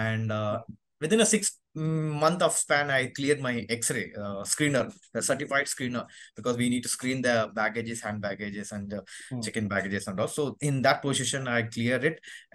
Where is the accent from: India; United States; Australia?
India; Chennai, Tamil Nadu; basically I'm from Chennai. I'm born and brought up from Chennai. And my family, my area, my environment belongs to aviation environment